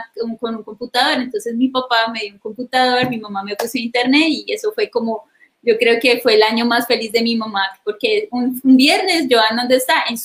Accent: Cúcuta, Norte de Santander, Colombia; moved away as an adult; also born or lived in Bogotá / Medellín; now in Sweden; Soy de Cúcuta. Viví mucho tiempo en Bogotá y luego viví otro tiempo en Medellín.

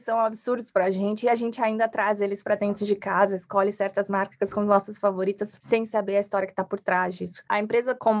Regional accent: Polônia, São Paulo, Brazil; eu tenho 30 anos e eu venho de Polônia, uma cidade bem pequenininha no interior de São Paulo. Fiz a graduação no interior de São Paulo também, o mestrado

